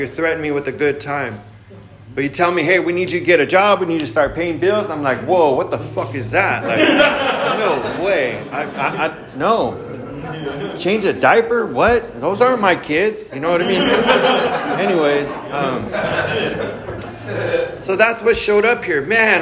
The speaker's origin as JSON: {"language": "English", "town": "Santa Maria", "region": "California", "country": "United States", "tie": "born or raised there", "said": "A lot of people don't know this, but I was born and raised in Santa Maria."}